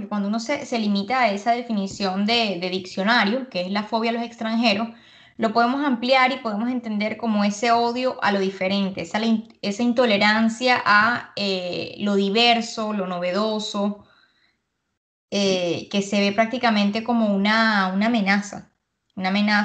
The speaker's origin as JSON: {"language": "Spanish", "country": "Venezuela", "lives_now": "Canada", "said": "Y yo te puedo hablar como venezolana viviendo en el extranjero, viviendo en Canadá."}